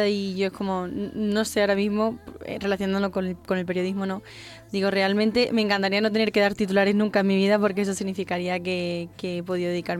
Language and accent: Spanish; Villafranca de los Barros, Extremadura, Spain; allí en la escuela de música de mi pueblo, de Villafranca de los Barros.